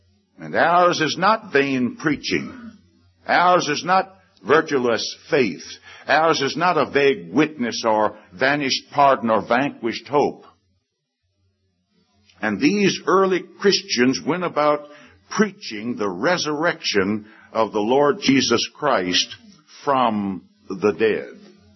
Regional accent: Richmond, Virginia, United States; I remember when I was saved the latter part of 1954 in my hometown of Richmond, Virginia.

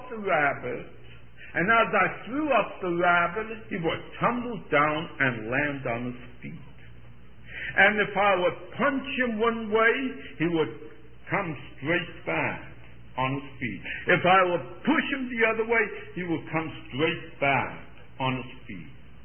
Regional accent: Poland; We were very poor when we came from Poland. We lived in the ghetto. We couldn't get out of the ghetto.

